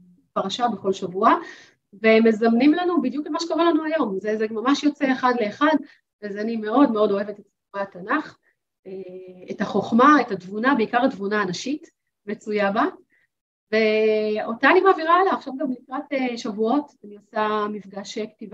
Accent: Rishon LeZion, Central District, Israel; also born or lived in Tel Aviv; אני גדלתי בתל אביב, נולדתי בתל אביב, למדתי בבית ספר בלפור, ומיד עם הגיעי לכיתה ב', אחרי שכבר השתרשתי במקום מסוים, הוריי החליטו שהם עוברים לגור במושבה

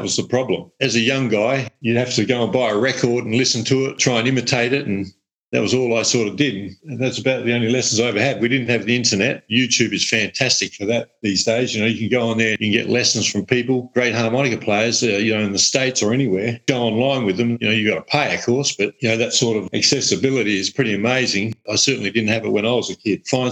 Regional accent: Balaclava, South Australia, Australia; also born or lived in Darwin / Adelaide; I was born in Balaclava Hospital, about 100 k's north of Adelaide. Yeah, so I'm a country boy at heart. Back in the early 60s, I lived there for about 7 or 8 years of my life, and then my parents moved to Darwin.

